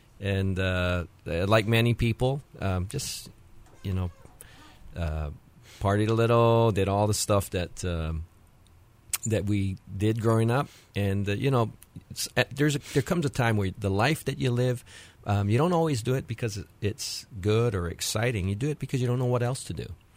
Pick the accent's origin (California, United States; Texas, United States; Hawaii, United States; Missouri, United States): Hawaii, United States; Wahiawa; Just grew up in Wahiawa, regular local boy